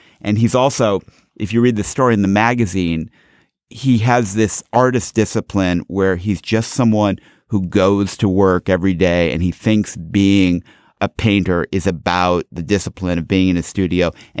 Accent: Chicago, Illinois, United States; I grew up in Chicago. I've been aware of his work for a long time.

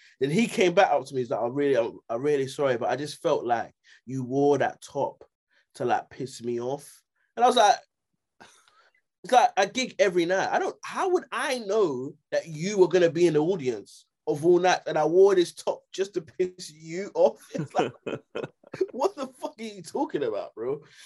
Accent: Greenwich, London, United Kingdom; QPR, well, I'm from Greenwich, isn't it? So QPR was like fucking far to get to.

